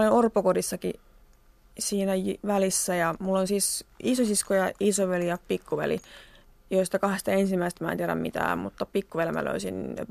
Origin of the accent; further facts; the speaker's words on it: Vaasa, Ostrobothnia, Finland; born there; also born or lived in Hanko; Mä oon syntynyt Vaasassa.